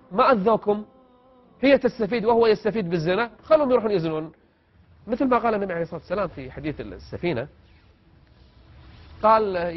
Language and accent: Arabic; Kuwait; المجتمع الحمد لله دين، المجتمع محافظ، مجتمع مسلم، المجتمع عربي اصيل، المجتمع كويتي نظيف